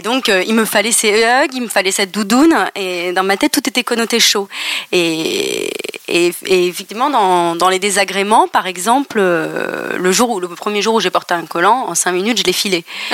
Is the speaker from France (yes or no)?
no; Bamako, Mali; moved away; je disais à tout le monde que je venais de Bamako